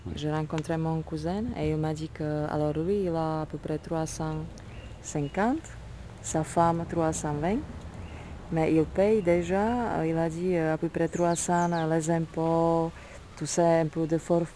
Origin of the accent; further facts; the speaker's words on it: Slovakia; Chez nous, en Slovaquie, on fait la sieste dans le jardin.